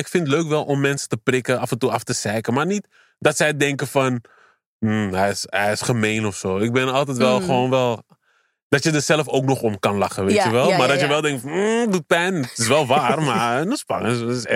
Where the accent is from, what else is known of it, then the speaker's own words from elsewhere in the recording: Amsterdam, North Holland, Netherlands; Ik kwam uit Damsko Noord, weet je, Vogelbuurt. Er was niet veel geld